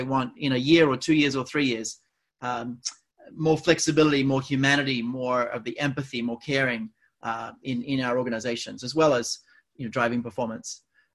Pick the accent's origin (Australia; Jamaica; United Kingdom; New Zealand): Australia; accent: Australian; now in New York City, United States; I'm originally Australian, that's my accent, European parents, live in North America, normally in New York City, right downtown, but I'm currently in the woods a few hours out of the city